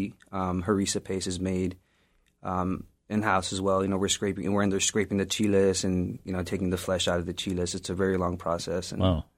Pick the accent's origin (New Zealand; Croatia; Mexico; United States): Mexico; I was born in Mexico. So yeah, we did a lot of, Mexican cooking.